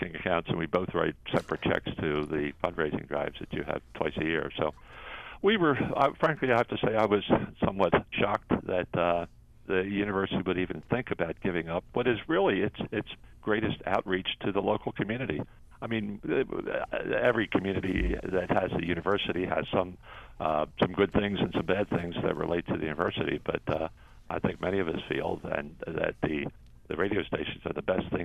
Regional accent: Baltimore–Washington area, United States; now in Eastern Shore, United States; we're both from the Baltimore, Washington area, and frankly, we had some concern about coming to an area that was somewhat rural and remote

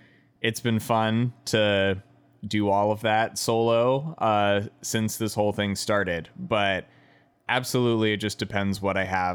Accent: Washington, District of Columbia, United States; So I grew up in Washington, D.C., and later on in my high school years, this festival was happening

